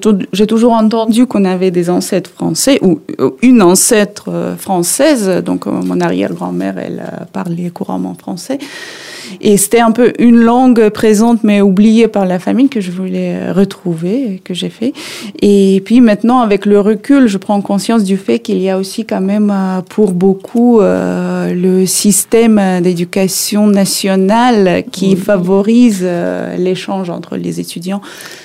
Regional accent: Saint Petersburg, Russia; French is a second language; moved away as an adult; donc je suis née à Leningrad, l'ancien l'URSS. Mmh. Donc j'ai grandi à Saint-Pétersbourg sans vraiment déménager.

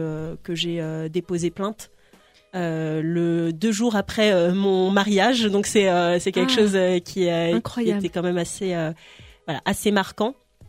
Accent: Grigny, Île-de-France, France; j'ai grandi à Grigny dans le 91

